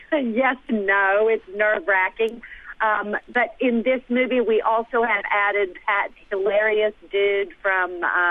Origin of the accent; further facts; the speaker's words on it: Texas, United States; I'm originally from Texas.